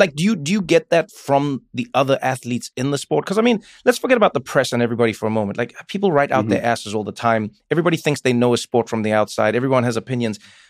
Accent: South Africa; my dad's Swiss, my mom is Xhosa from South Africa. I grew up in South Africa, but I had to learn different languages, different accents, different cultures

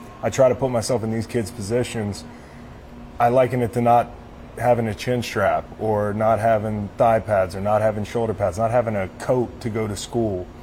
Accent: Charlottesville, Virginia, United States; it's up and running in my hometown of Charlottesville.

